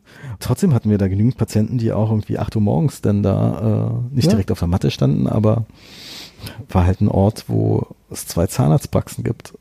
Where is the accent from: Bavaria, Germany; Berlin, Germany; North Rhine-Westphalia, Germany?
Berlin, Germany; ich bin Berliner und habe außerhalb von Berlin studiert.